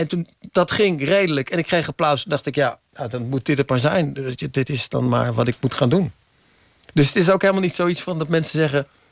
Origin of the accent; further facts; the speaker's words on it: Deventer, Overijssel, Netherlands; born there; Ik ben in Deventer geboren.